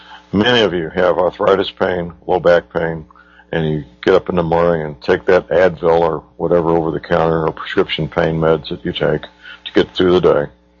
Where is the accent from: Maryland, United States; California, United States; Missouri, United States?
Missouri, United States; St. Louis; answered by very polite young men and women in St. Louis, Missouri, my hometown, 24 hours a day.